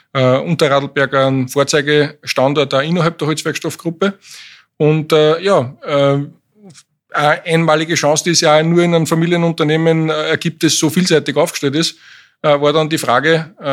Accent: Lower Austria, Austria; Ecker-Getränke ist für mich als Niederösterreicher natürlich ein großer Begriff. Marken, mit denen ich in der Kindheit aufgewachsen bin, werden da produziert.

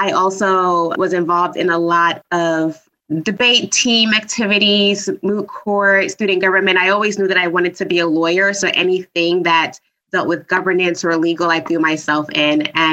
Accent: New York City, New York, United States; I am from New York City originally. I am one of four, the oldest of four.

